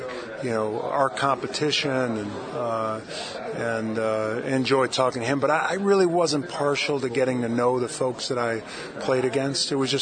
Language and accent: English; Boston, Massachusetts, United States; We couldn't be any more different. I'm from Boston.